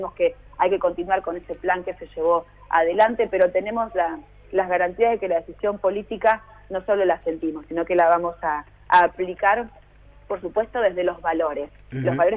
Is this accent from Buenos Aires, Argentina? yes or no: no; Santa Fe, Argentina; es subestimarnos como santafesinos.